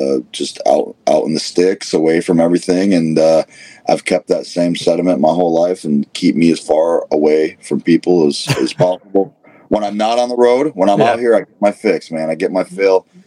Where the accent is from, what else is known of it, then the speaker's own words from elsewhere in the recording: Saginaw, Michigan, United States; I grew up in Saginaw, Michigan. So I'm north east of Lansing.